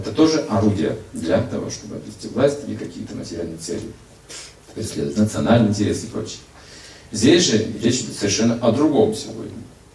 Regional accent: Kazakhstan; born there; когда приезжал в свой родной город, в котором я родился, родился в Казахстане, а вырос в другом городе.

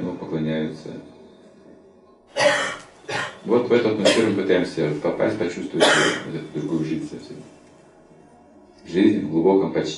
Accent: Ukraine; я просто сказал, что я с Украины

